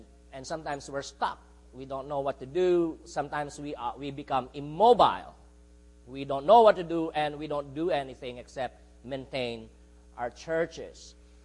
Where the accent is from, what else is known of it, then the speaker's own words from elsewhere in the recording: Philippines; English is a second language; now in United States; As Filipino Christians, especially, there are very few who are Reformed in the Philippines.